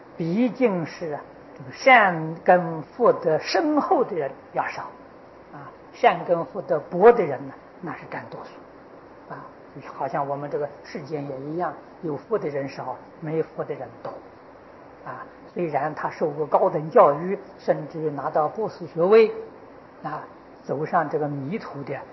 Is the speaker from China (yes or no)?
no; Taiwan; 现在我们台湾人出去跟从前不一样